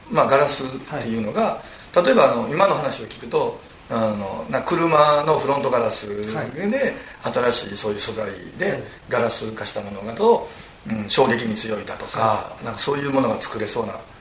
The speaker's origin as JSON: {"language": "Japanese", "region": "Nara", "country": "Japan", "moved": "yes", "lives_now": "Fukui, Japan", "said": "僕は奈良県なんですが、もう福井も18年になりまして、こんなに長くいるとは思ってなかったんですけど"}